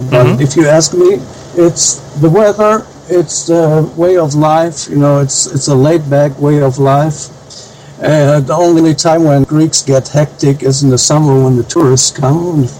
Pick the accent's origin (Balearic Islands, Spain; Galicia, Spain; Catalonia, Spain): Galicia, Spain; also born or lived in Düsseldorf, Germany; now in Greece; I was born in Düsseldorf, Germany, many years back, but I didn't grow up in Germany. I grew up in Spain, in the northwest of Spain, a place called Galicia.